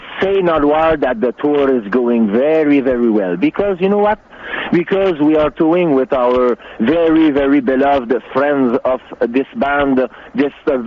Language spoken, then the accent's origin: English; Buckingham, Quebec, Canada; I am not exactly from Montreal because I am from the country. I grew up on a farm in a city, in a town called Buckingham.